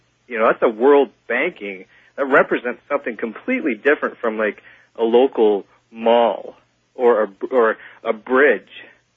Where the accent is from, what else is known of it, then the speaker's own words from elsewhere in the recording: Canada; As a Canadian